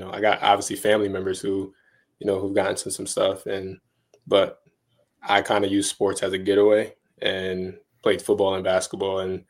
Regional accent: Newburgh, New York, United States; So like Newburgh, I mean, obviously people hear Newburgh and it's one or two things.

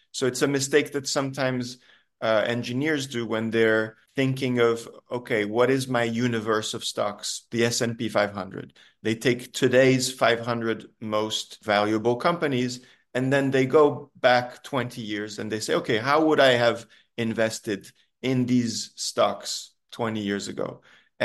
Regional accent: Switzerland; I got a PhD in math and I come from Switzerland

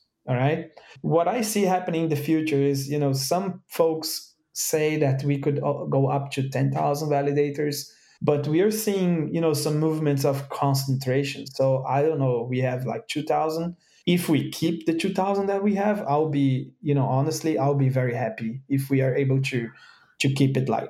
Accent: Brazil; I run a validator in South America. I'm from Brazil.

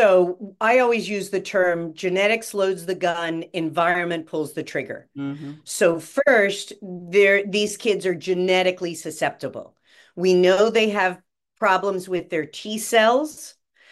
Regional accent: West Virginia, United States; And I grew up in West Virginia where we did send the canaries into the coal mines.

